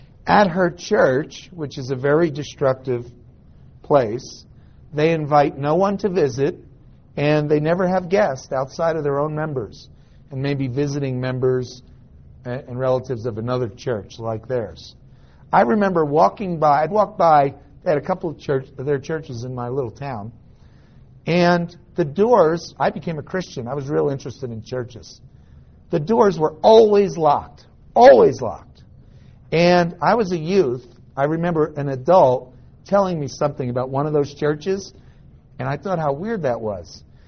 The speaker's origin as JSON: {"language": "English", "region": "New Jersey", "country": "United States", "tie": "born or raised there", "said": "Well, I grew up in New Jersey among a particularly dark group of Calvinists."}